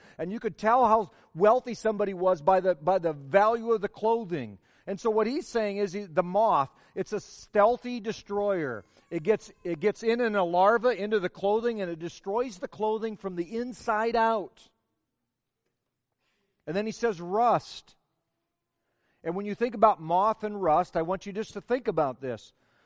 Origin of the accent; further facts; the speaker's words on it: Iowa, United States; I'll proudly admit that I'm from Iowa or whatever